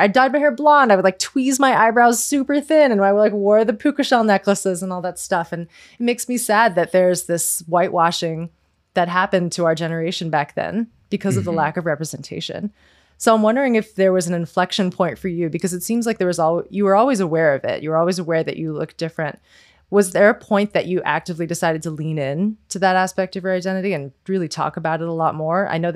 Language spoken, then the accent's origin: English; Arizona, United States; I grew up in Arizona